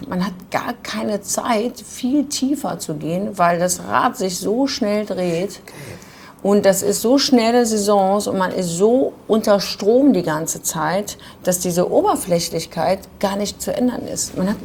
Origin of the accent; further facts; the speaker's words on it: Düsseldorf, North Rhine-Westphalia, Germany; born there; ich bin in Düsseldorf geboren und war das erste Mal mit 14 auf einer großen Modemesse.